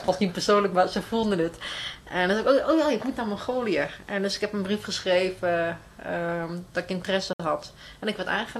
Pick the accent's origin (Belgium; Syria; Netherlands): Netherlands; Amsterdam, North Holland; Van Amsterdam dan, waar ik vandaan kom.